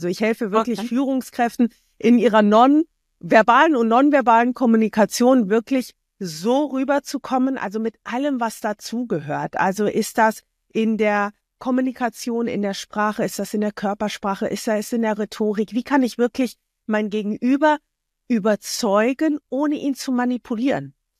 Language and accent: German; Germany; now in Switzerland; Ich wohne hier in der Schweiz. Ursprünglich bin ich Deutsche.